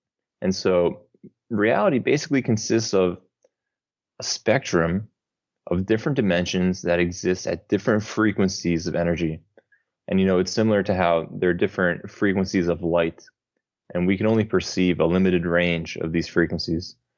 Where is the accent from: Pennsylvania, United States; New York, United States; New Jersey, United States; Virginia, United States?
New Jersey, United States; now in Brazil; I'm from New Jersey, but I've been living in Brazil for the past about 9 years now.